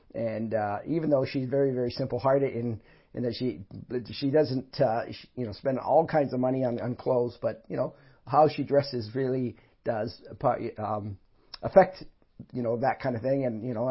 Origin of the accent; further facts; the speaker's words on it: Canada; born there; I was born in Canada. My parents were born in Canada, but my roots come from England and Ireland and Scotland.